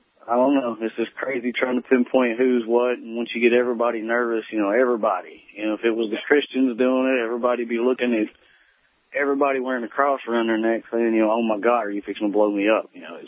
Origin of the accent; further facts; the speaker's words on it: Mississippi, United States; I was growing up where I grew up in Mississippi, you know, Southern Baptist all around us.